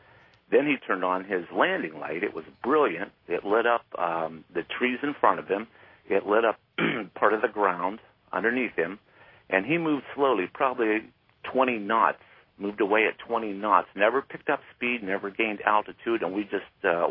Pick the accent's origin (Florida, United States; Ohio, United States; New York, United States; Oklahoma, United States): Ohio, United States; from Ohio, by the way.